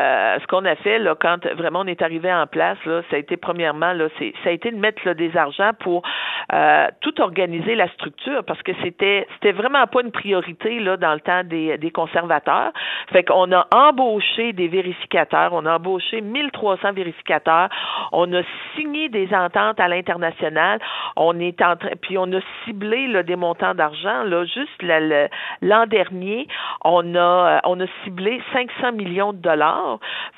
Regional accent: Quebec, Canada; je suis une fière Québécoise, mais je suis une Gaspésienne aussi. Là, je viens des régions.

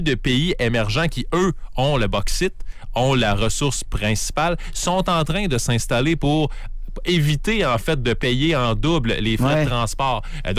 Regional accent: Beaupré, Quebec, Canada; Je viens de Beaupré

